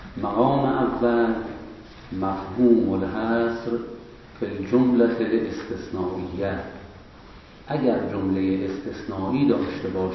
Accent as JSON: {"language": "Persian", "country": "Iran", "second_language": "Persian", "said": "مثلا ما فارس‌ها کلمه فارسی تبادر برای ما."}